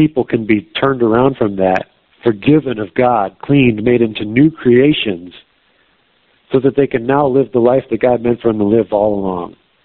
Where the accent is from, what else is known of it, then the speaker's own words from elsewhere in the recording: United States; But as an American who has millions of these things stacked around us, there's no excuse for not knowing this.